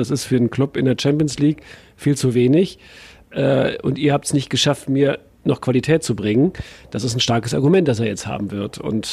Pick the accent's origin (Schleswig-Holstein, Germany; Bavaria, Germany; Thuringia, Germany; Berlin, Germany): Berlin, Germany; Ja, ich als Berliner freue ich mich natürlich, dass es Union geschafft hat.